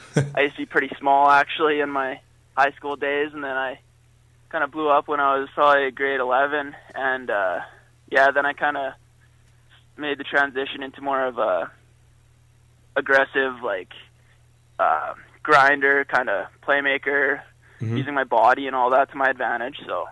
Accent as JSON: {"language": "English", "town": "Swan River", "region": "Manitoba", "country": "Canada", "tie": "born or raised there", "said": "I've played junior hockey for the past 3 years in Swan River, my hometown there"}